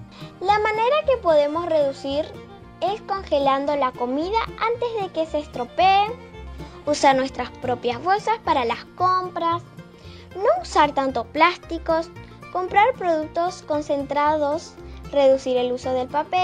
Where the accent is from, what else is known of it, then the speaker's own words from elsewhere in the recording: Clorinda, Formosa, Argentina; soy de quinto A. Soy de la escuela número 21 de la República del Paraguay, soy de Clorinda Formosa